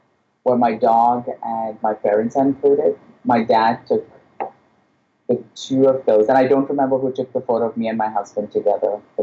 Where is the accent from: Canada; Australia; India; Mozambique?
India; now in United States; This is America and I grew up in India, but this is how I cook and this is how I eat.